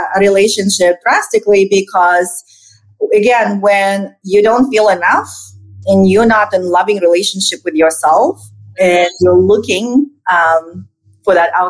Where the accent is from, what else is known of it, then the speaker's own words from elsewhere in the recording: Moscow, Russia; English is a second language; So I lived in Moscow and I was born in the Soviet Union, but I was living there when Soviet Union became Russian Federation and the doors opened